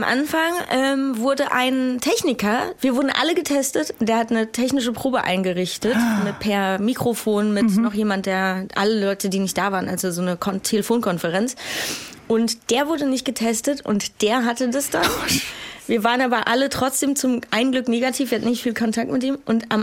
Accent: Wiesbaden, Hesse, Germany; born there; muss ja leider zugeben, dass ich gebürtige Wiesbadenerin bin, deshalb ich tue ja immer so, als ob ich aus Frankfurt kommen würde. Ich sage immer, ich bin Frankfurterin.

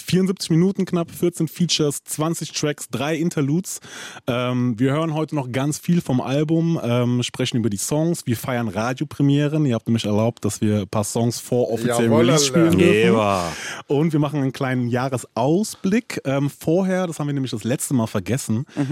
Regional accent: Frankfurt, Hesse, Germany; ich bin auch in Frankfurt groß geworden, Stadionbad, ich kenne diese ganzen Geschichten und so.

